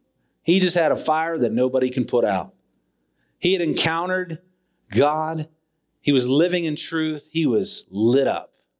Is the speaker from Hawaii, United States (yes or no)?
yes; Hawaii, United States; also born or lived in Virginia Beach / North Carolina; now in Utah, United States; I grew up in Hawaii. I have no idea what I'm doing in the mountains.